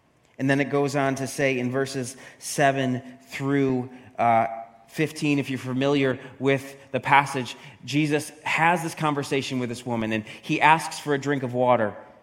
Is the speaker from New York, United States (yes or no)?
yes; Syracuse, New York, United States; I'm from Northeast America, a.k.a. upstate New York, a.k.a. Syracuse, New York, and not that many of you know where that is.